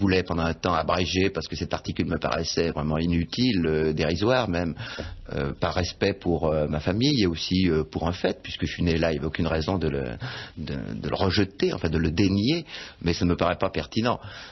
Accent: Auvergne-Rhône-Alpes, France; born there; moi, je suis né en Savoie. Mais c'est une famille qui est originaire plutôt du Dauphiné, du nord du Dauphiné.

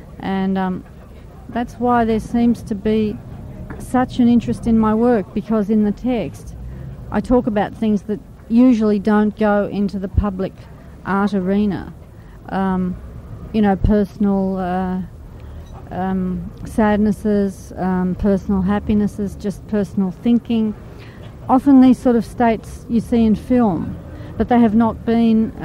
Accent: Australia; Well, the one thing I've noticed as an Australian, being in Europe a lot

